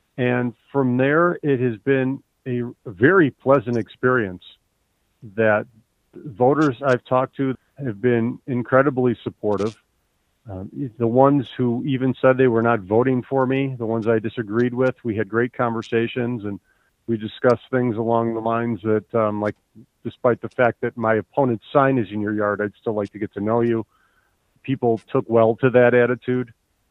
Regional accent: Illinois, United States; now in Colorado, United States; Well, I'm originally from Illinois, and Illinois was a sinking ship 20 years ago. I decided I could not raise my kids there.

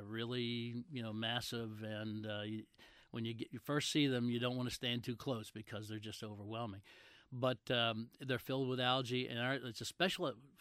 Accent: Edgemere, Maryland, United States; I grew up in Edgemere.

